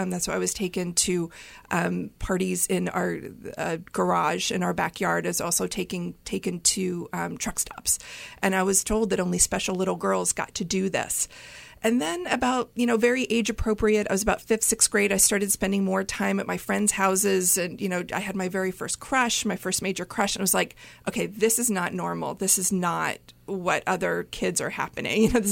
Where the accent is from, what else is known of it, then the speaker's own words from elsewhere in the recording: Appalachia, United States; Granted, I grew up in Appalachia, you know, not a city